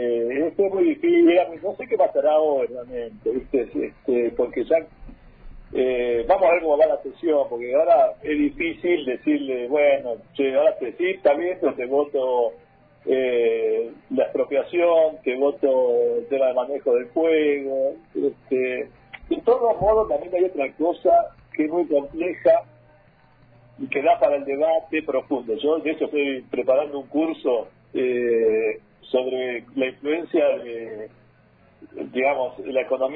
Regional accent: Buenos Aires, Argentina; Lo digo yo como porteño, ¿viste?

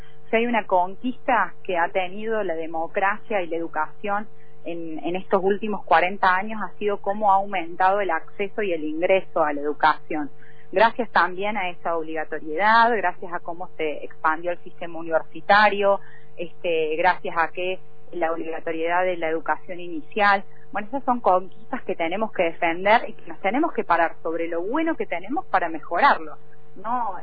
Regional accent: Argentina; que es nuestro orgullo, como lo decía, como argentina.

